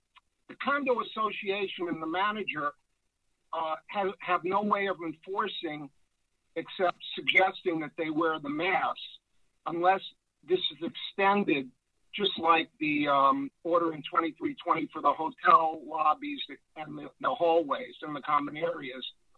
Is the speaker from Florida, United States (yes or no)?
yes; Miami Beach, Florida, United States; born there; I was born in Miami Beach and still live here.